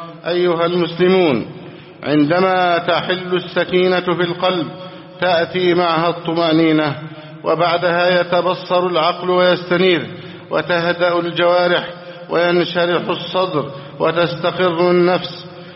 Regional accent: Egypt

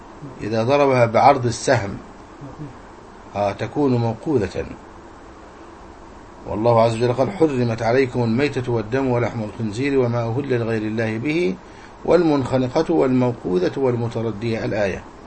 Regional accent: Egypt; منتشرة عندنا في مصر

